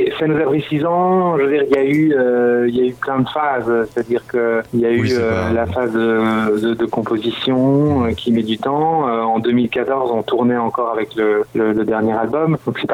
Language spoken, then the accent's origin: French; Brussels, Belgium; On vient de Bruxelles.